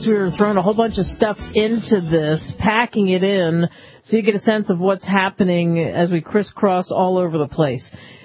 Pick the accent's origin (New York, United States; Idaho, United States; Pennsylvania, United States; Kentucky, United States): Pennsylvania, United States; Philadelphia; I'm a Villanova fan growing up in Philadelphia.